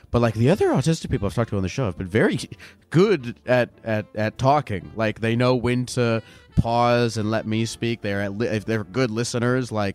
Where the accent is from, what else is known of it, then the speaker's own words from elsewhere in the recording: Maryland, United States; Yeah, I'm from Maryland.